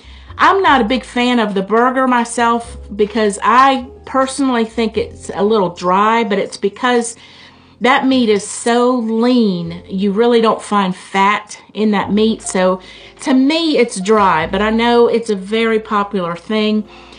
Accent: Florida, United States; So now we're going to go to my home state. This is where I was actually raised, Florida.

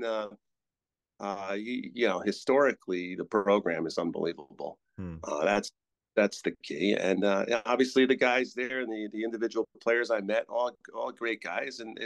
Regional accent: Norwell, Connecticut, United States; I'm from Norwell, Connecticut

